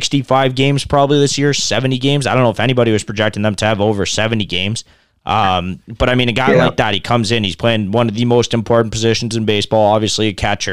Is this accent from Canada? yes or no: yes; Canada; We're Canadian. I don't mind a good brouhaha every once in a while.